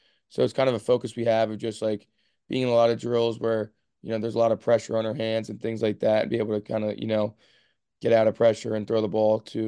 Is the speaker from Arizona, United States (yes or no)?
no; West Chester, Pennsylvania, United States; I'm from Westchester, Pennsylvania. I started playing for Westchester Lacrosse.